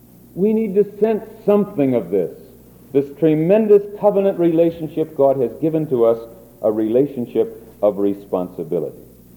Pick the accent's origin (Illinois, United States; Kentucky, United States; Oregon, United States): Illinois, United States; Quad Cities; I come from the Quad Cities in Illinois, where supposedly the farm equipment capital of the world is, where in mass production all the farm equipment is manufactured.